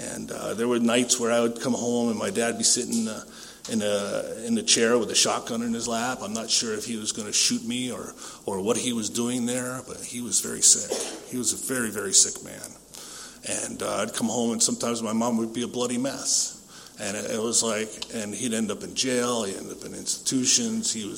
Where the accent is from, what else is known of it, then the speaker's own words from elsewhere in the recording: New England, United States; born there; You know, I was born in New England, 1958.